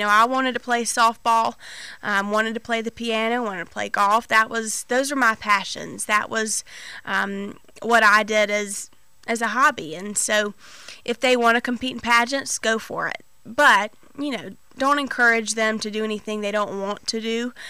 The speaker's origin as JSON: {"language": "English", "town": "Lawrence", "country": "United States", "said": "I'm originally from Lawrence, and I live all over the state this year"}